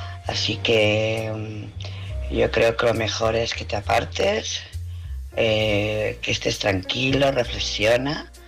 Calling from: Barcelona, Catalonia, Spain; de Barcelona.

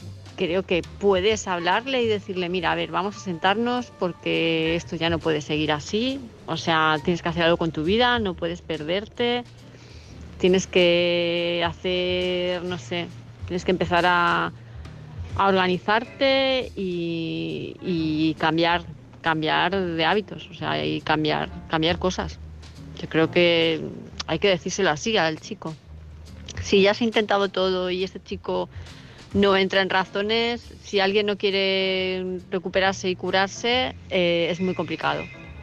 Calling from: Palma de Mallorca, Balearic Islands, Spain; de Palma de Mallorca.

